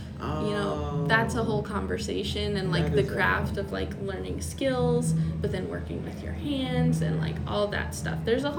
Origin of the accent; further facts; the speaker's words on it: Boone, North Carolina, United States; born there; I was born in North Carolina, Boone, North Carolina, which is kind of underwater right now.